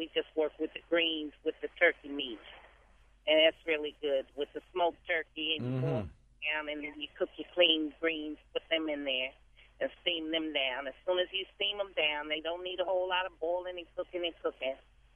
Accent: Midwest, United States; now in Baltimore, United States; I'm from the Midwest, and when I came to Baltimore, the sauerkraut was the big deal.

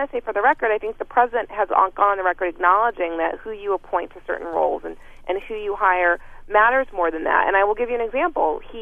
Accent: Houston, Texas, United States; because I'm from Houston

